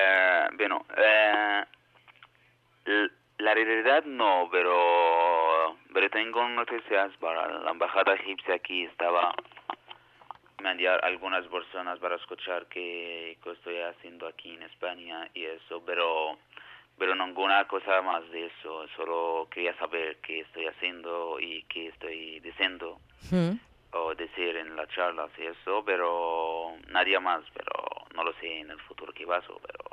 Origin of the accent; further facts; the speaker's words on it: Egypt; Spanish is a second language; Y también soy egipcio, no soy egipcio porque nací en Egipto, pero soy egipcio porque Egipto nació en mí. Entonces, yo soy muy egipcio y me encanta mucho mi país